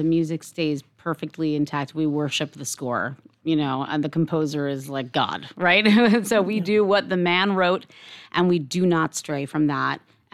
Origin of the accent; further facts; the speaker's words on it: New York, United States; I grew up in New York, so I grew up going to the Met, and I love that too.